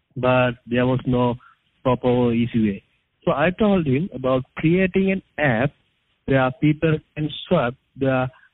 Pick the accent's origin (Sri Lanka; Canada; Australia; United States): Sri Lanka; from Sri Lanka.